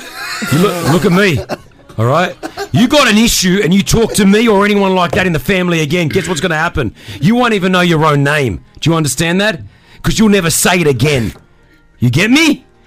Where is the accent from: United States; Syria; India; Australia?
Australia; I'm Australian.